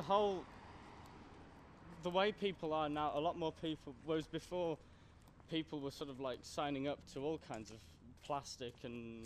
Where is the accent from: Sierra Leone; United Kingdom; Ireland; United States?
United Kingdom; England; I'm from England.